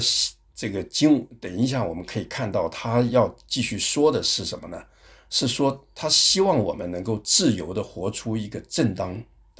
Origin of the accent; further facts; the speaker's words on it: Taiwan; 我跟玉梅我们都是在台湾长大的但是玉梅就是我妻子哈，她家里面是广东人的习惯，我们家里面是湖南人的习惯